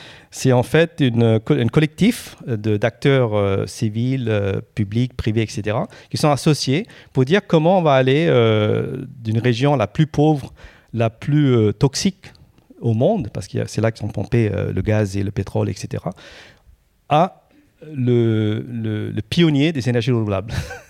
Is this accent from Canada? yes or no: no; Paris, Île-de-France, France; moved away as an adult; now in Lyon, France; Donc, c'est pour ça que moi, j'ai quitté Paris. Hein, je suis très parisien. J'ai quitté Paris il y a 2 ans pour aller vivre dans les provinces, dans les territoires à travers la France. J'habite maintenant à Lyon.